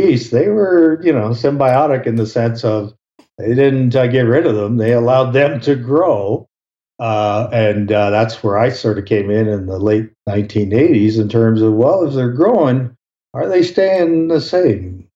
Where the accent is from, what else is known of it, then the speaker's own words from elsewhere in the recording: Colorado, United States; particularly my home state of Colorado here